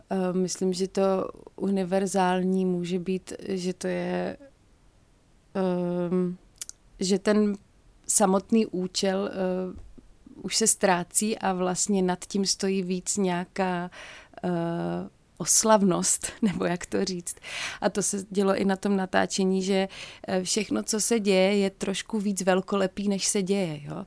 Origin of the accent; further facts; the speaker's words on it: Ostrava, Moravian-Silesian Region, Czechia; jsem z Ostravy a my to tak jako máme v sobě asi, my ženy z Ostravy